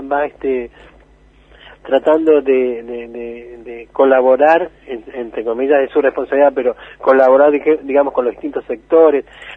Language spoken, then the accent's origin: Spanish; Esquel, Chubut, Argentina; now in Paso del Sapo, Argentina; aunque soy de Esquel, pero me siento más, soy más de Paso del Sapo por la cantidad de años